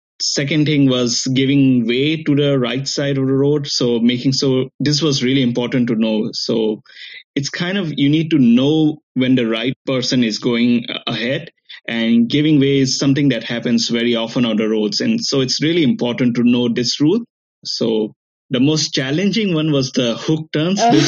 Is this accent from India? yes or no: yes; India; moved away as an adult; now in Australia; I'm from India. When I first arrived in Australia, I was trying to find a job